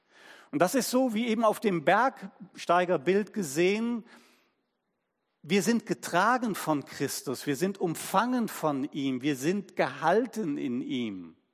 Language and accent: German; Cologne, North Rhine-Westphalia, Germany; born there; Ich bin ja in Köln geboren.